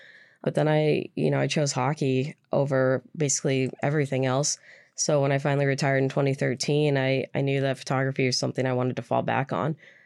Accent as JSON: {"language": "English", "region": "Alaska", "country": "United States", "tie": "born or raised there", "said": "I grew up on the Upper Hillside and, you know, was maybe a little bit bougie growing up, and moving completely across town, it's really changed my perspective on Alaska"}